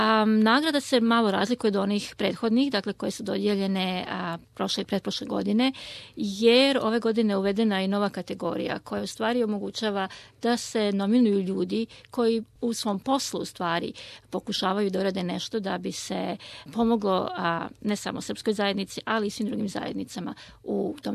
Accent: Serbia; now in Australia; Mi smo, mislim, Srbi kao ljudi prilično otvoreni i volimo da pomognemo.

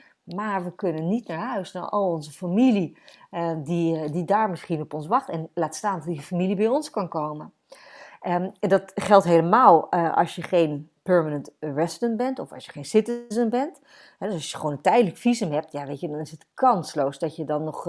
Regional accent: Netherlands; En dat geldt voor ons als Nederlanders natuurlijk ook heel duidelijk.

